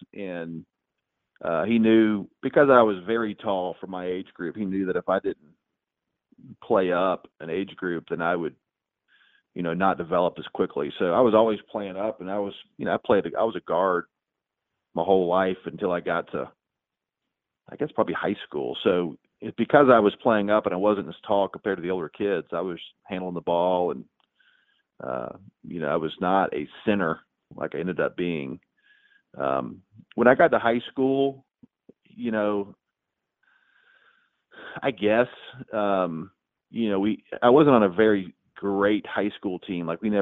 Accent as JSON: {"language": "English", "town": "Atlanta", "region": "Georgia", "country": "United States", "tie": "born or raised there", "also_born_or_lived": "Hartsville, South Carolina", "said": "I was born in Hartsville, but then we moved to Atlanta in like 1980. So I was 3 or 4 years old. And but like I said, we have deep roots there."}